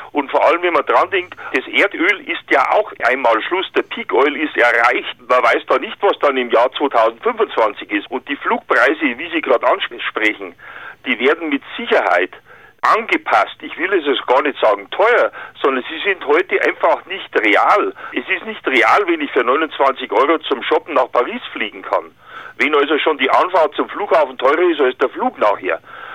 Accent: Munich, Bavaria, Germany; ich lebte seit der Kindheit in München, ich bin eigentlich ein Münchner

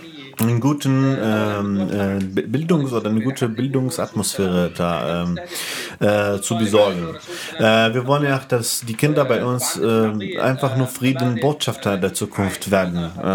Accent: Syria; Weil wir als Syrer das Ziel haben, zurück in Heimatland zu kehren

